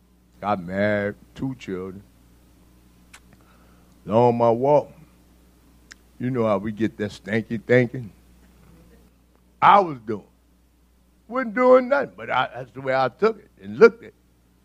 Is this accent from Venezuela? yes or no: no; New Orleans, Louisiana, United States; I was born in New Orleans, Charity Hospital, 1954. In the Desire Project, over 21 years.